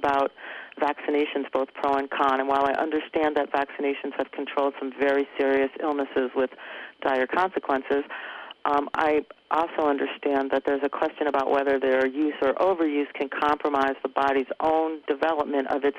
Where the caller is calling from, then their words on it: Plainfield, Massachusetts, United States; I'm calling from Plainfield, Massachusetts.